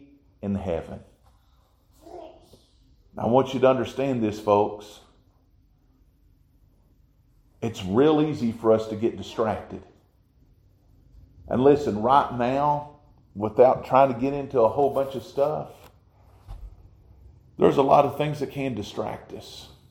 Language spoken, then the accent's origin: English; United States; I'm an American. As far as my human citizenship goes, I love my country.